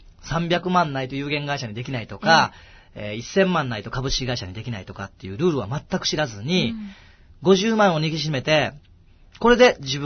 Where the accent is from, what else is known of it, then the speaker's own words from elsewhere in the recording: Osaka, Japan; 僕大阪生まれの大阪育ちなんですけども、